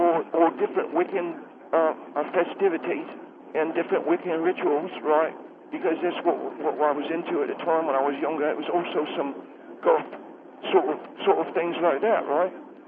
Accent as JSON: {"language": "English", "region": "South West England", "country": "United Kingdom", "said": "I come from England myself. I'm also from the Wiltshire area."}